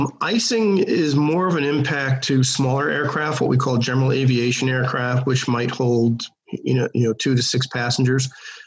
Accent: New York, United States; that's one of the things that got me into meteorology as a kid growing up in New York, waiting for that big nor'easter

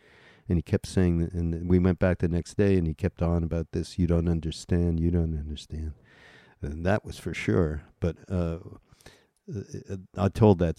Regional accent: Montreal, Quebec, Canada; so I'm Jewish. I grew up in Montreal

